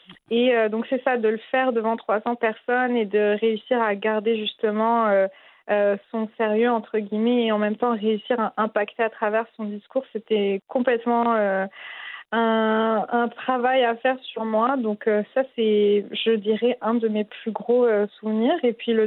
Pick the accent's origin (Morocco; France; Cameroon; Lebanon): Morocco; comme on dit chez nous au Maroc